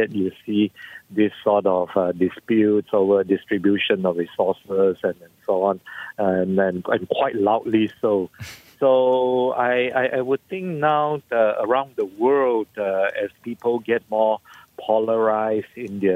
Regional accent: Malaysia; as a Malaysian

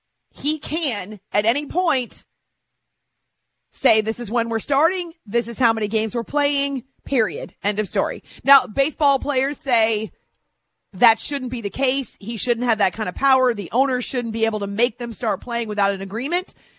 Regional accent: New Hampshire, United States; in the basement of our log cabin when we were growing up in New Hampshire.

